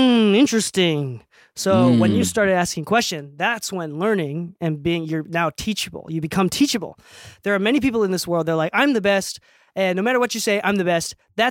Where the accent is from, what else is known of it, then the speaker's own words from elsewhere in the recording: United States; I'm freaking American